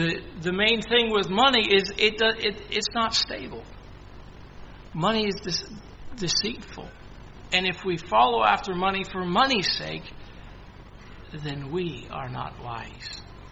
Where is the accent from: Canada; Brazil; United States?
Canada; growing up in Canada and having most of our family in the States, we watched the dollar exchange all the time.